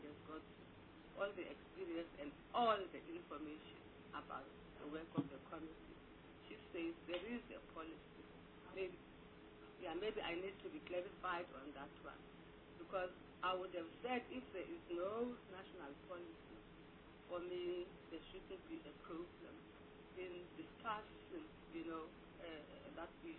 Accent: Eastern Cape, South Africa; I come from the Eastern Cape.

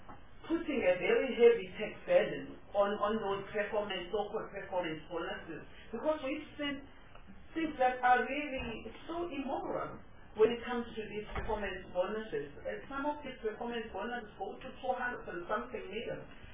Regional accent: Durban, KwaZulu-Natal, South Africa; I can tell you about Durban, because I'm from Durban

